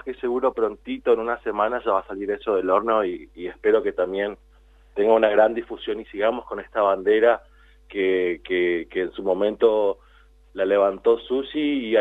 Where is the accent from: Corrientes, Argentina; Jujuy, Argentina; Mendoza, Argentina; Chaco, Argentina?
Chaco, Argentina; desde mi Chaco, desde mi tierra, cantar y pedir por una tierra más inclusiva